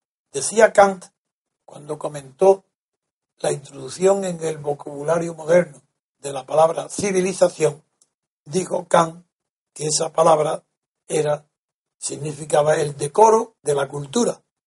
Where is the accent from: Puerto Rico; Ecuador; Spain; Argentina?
Spain; Simplemente porque como español me alegro una barbaridad de que cambie por fin y termine por fin la Guerra Fría.